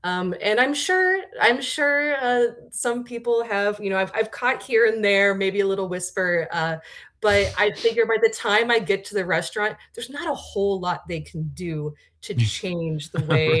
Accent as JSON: {"language": "English", "region": "Ohio", "country": "United States", "tie": "born or raised there", "lives_now": "Milwaukee, United States", "said": "I grew up in Ohio and I was just back home recently and talking to family and friends about what I do here in Milwaukee."}